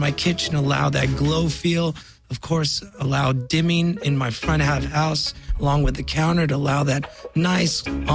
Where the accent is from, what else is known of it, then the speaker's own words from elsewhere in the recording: Los Angeles, California, United States; Born and raised in Las Feliz.